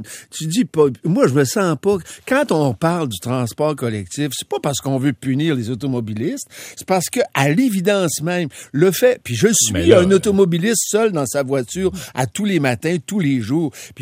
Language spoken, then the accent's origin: French; Quebec, Canada; Moi, quand je suis chez nous, en Montérégie, j'ai pas de problème de bouchon de circulation généralement.